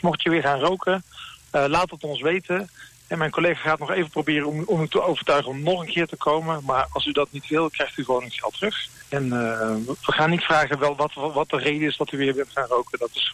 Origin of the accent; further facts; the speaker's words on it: North Brabant, Netherlands; En ik ben een Brabander, dus ik dacht, op zijn Brabants dacht ik, je doet maar jongen, dacht ik.